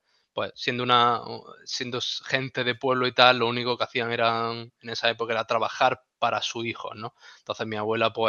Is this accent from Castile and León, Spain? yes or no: no; Granada, Andalusia, Spain; Sí, soy del Siding.